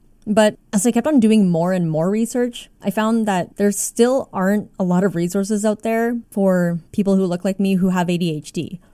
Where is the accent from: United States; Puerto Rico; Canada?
Canada; So for me, a visibly Asian woman who was born and raised in Canada, I was expected to fit the stereotype or the model minority, as it were.